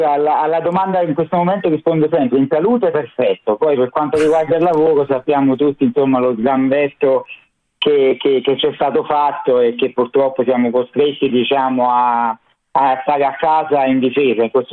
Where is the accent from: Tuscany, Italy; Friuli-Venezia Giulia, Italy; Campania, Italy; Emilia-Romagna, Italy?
Campania, Italy; io sono amante, chiaramente essendo campano, di mozzarella, provola e tutto quello che gira intorno alla mozzarella